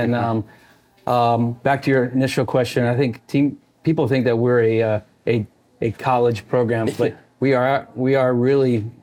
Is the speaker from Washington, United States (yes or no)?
no; Indiana, United States; also born or lived in Pennsylvania; But Indiana is definitely my hometown, home state, basically. So love Indianapolis, love Carmel where my parents live.